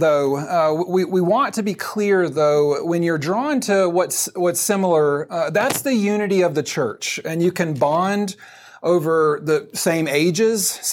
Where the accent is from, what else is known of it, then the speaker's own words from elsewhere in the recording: Georgia, United States; I'm from Georgia, so anytime I see the Bulldog G, I'm just drawn to it.